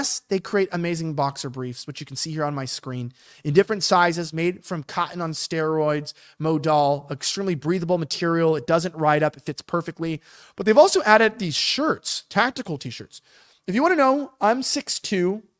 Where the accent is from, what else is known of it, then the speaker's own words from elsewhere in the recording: United States; Like, I'm an American.